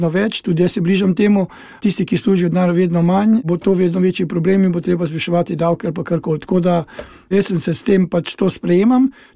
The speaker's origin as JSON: {"language": "Slovenian", "region": "Prekmurje", "country": "Slovenia", "tie": "born or raised there", "said": "jaz sem iz Prekmurja, torej sem Prekmurc. Rojen sem v Prekmurju, odraščal sem v Prekmurju in Prekmurje je v Sloveniji neke vrste davčna oaza."}